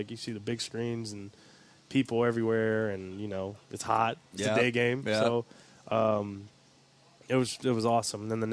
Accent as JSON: {"language": "English", "town": "Corpus Christi", "region": "Texas", "country": "United States", "tie": "born or raised there", "said": "Corpus Christi, Texas."}